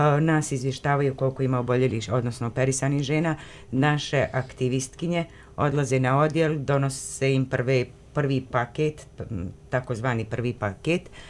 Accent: Republika Srpska, Bosnia & Herzegovina; dolazim iz Potkozarja.

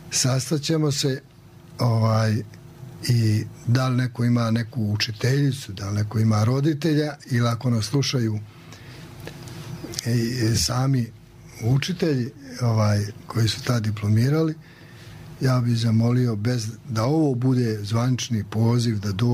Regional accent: Mostar, Federation of Bosnia and Herzegovina, Bosnia & Herzegovina; born there; I ja i sestra smo se rodili u Mostaru.

